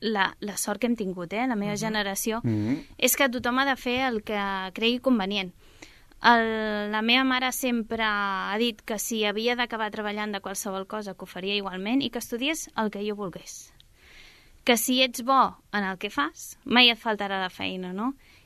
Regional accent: Sabadell, Catalonia, Spain; born there; Vaig néixer a Sabadell.

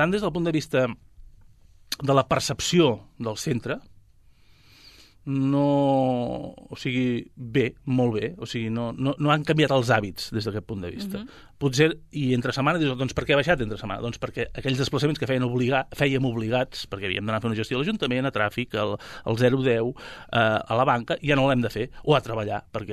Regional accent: Sabadell, Catalonia, Spain; sóc de Sabadell

